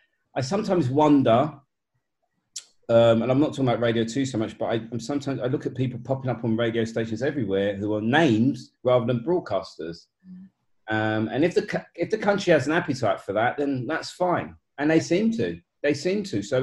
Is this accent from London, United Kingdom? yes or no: yes; Hackney, London, United Kingdom; We didn't have a lot. We grew up in Hackney.